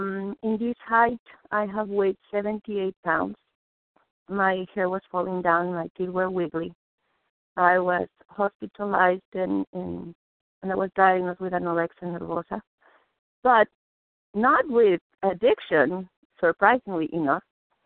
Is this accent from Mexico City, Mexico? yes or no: yes; Mexico City, Mexico; because I was raised Jewish in Mexico City. So there are not too many of us down there.